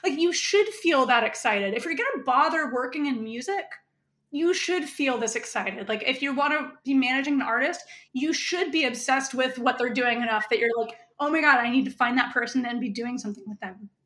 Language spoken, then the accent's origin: English; the South, United States; I'm queer and from the South too.